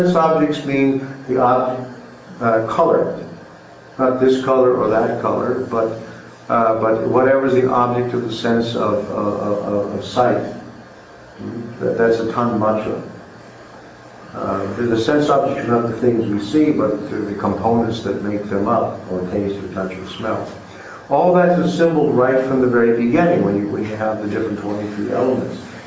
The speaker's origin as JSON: {"language": "English", "region": "Texas", "country": "United States", "tie": "born or raised there", "also_born_or_lived": "Oklahoma", "said": "And so I grew up in Texas and Oklahoma, it makes me feel right at home."}